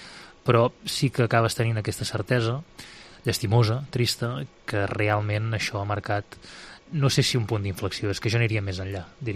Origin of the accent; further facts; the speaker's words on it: Reus, Catalonia, Spain; amb la memòria que tinc com a reusenc, jo no havia vist mai la plaça tan i tan plena